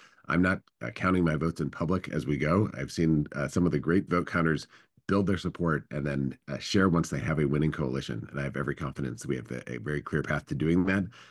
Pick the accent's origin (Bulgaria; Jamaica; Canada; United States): United States; Wisconsin; organizing in the progressive movement across the country and growing up in Wisconsin.